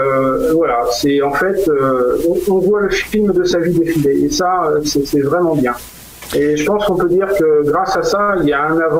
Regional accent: Brittany, France; born there; Alors, en fait, mes parents habitaient Paris. Moi, je suis né en Bretagne. Okay. Ils ont décidé de revenir à leur source, qui était donc la Bretagne. Moi, je suis né en Bretagne.

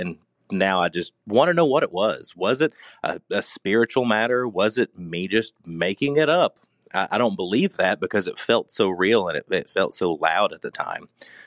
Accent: Harriman, Tennessee, United States; I am from Harriman, Tennessee, which is a little quiet town about 30 minutes outside of Knoxville.

